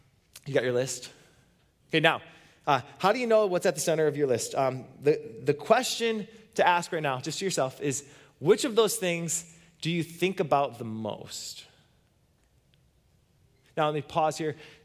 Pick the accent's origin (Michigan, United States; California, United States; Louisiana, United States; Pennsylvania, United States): Michigan, United States; Hudsonville; But growing up in Hudsonville, there's one thing as a kid that I used to think was the coolest part of Hudsonville